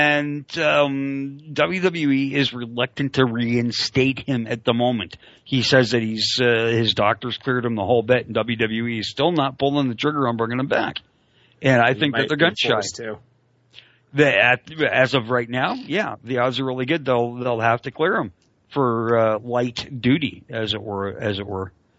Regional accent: Calgary, Alberta, Canada; because I'm from Calgary, Alberta, Canada.

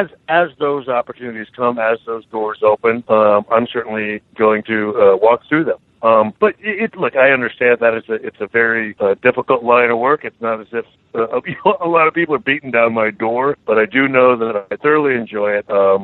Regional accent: Texas, United States; Well, you know, I'm from Texas. I'm a cowboy.

